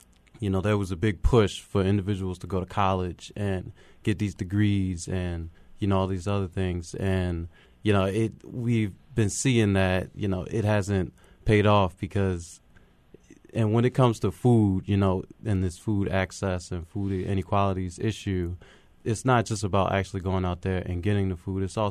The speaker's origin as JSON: {"language": "English", "town": "Baltimore", "region": "Maryland", "country": "United States", "tie": "born or raised there", "said": "I'm from Baltimore. I grew up mostly in the county."}